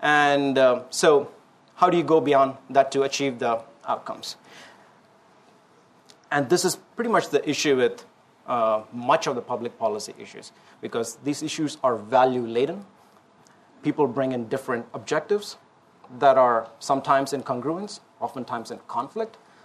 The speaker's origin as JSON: {"language": "English", "country": "India", "said": "I'm from India and come from a country of deep traditions."}